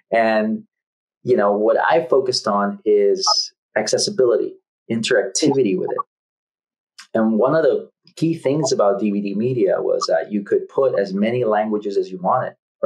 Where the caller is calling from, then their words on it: Washington, District of Columbia, United States; Well, currently I'm in the Washington, D.C. area.